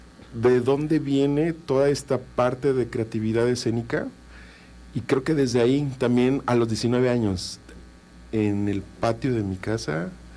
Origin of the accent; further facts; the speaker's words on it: Zacatepec, Morelos, Mexico; born there; nací en Zacatepec, un 17 de julio de hace muchos años. De 1980. Tengo 45 años.